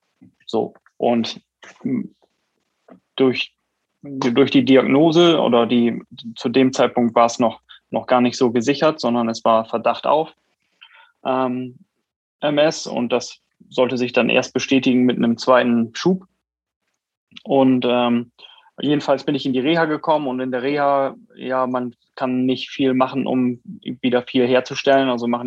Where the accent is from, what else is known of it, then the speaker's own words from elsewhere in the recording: Wilhelmshaven, Lower Saxony, Germany; Ich komme aus Wilhelmshaven an der Nordseeküste und bin 43 Jahre alt und ja, bin hier geboren, bin hier aufgewachsen und nie weggekommen.